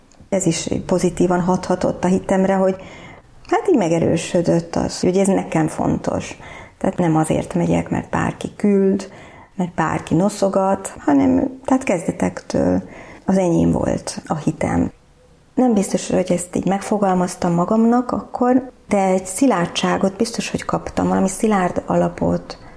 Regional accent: Budapest, Hungary; Budapesten születtem, ott nőttem fel.

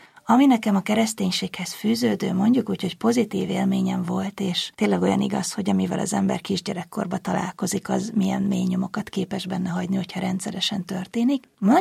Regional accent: Borsod-Abaúj-Zemplén, Hungary; now in Budapest, Hungary; Borsod megyei kisvárosban töltöttem a gyerekkoromat. Budapestre csak ilyen 20 éves korom környékén kerültem. Gimnáziumot ott végeztem, tehát egészen addig éltem ott.

